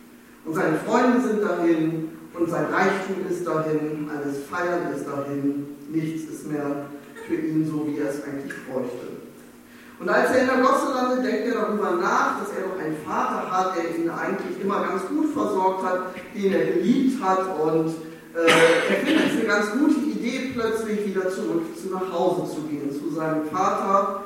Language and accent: German; Bremen, Germany; now in Berlin, Germany; ich bin Pastorin in Berlin, aber ich komme ursprünglich aus Bremen und habe in Oldenburg studiert.